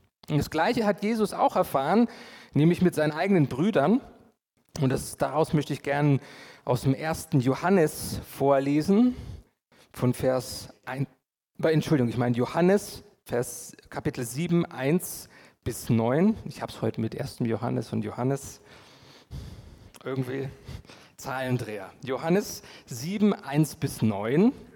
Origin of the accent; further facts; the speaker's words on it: Nuremberg, Bavaria, Germany; ich bin in Nürnberg aufgewachsen, in den Vorort Stein zur Schule gegangen. Und ich hatte immer auch das in diesem Christlichen aufgewachsen, vieles auch aus Überzeugung getan, bis dann auch meine Bekehrung kam und mich richtig für Jesus entschieden habe.